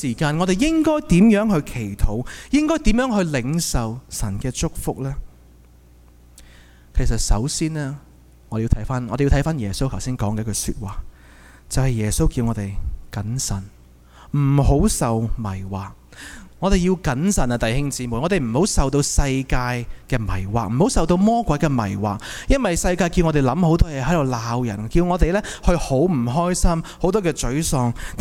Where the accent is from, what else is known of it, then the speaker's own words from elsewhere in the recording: Hong Kong; 我哋睇到身為香港人，可能睇到當時日軍去攻陷香港